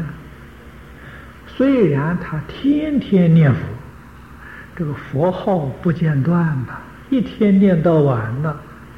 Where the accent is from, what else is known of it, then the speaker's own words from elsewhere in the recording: China; 我们中国人最喜欢念的《金刚经》